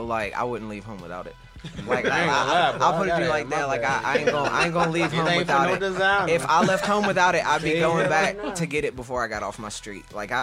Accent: Mobile, Alabama, United States; Yeah, born and raised in Mobile, Alabama. I'm from DIP, actually.

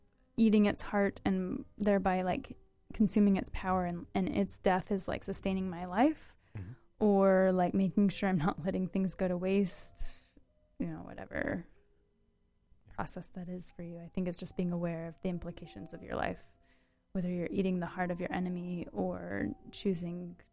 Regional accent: Utah, United States; because I grew up in Utah and then left the Mormon religion and then found pagans to be friends with.

